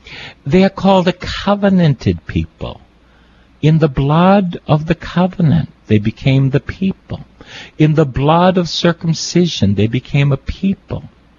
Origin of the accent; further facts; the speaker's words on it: Boston, Massachusetts, United States; I come from East Boston, and I'm proud of it.